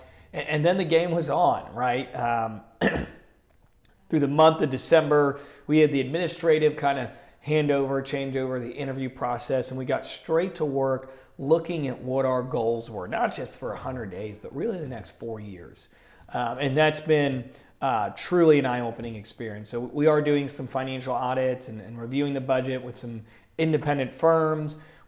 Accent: Terre Haute, Indiana, United States; So I was born and raised in Terre Haute, Indiana, the son of immigrants.

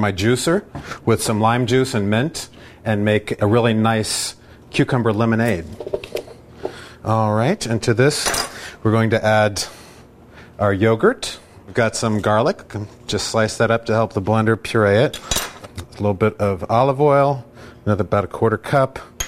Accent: Scotland, United Kingdom; I'm a Scotsman.

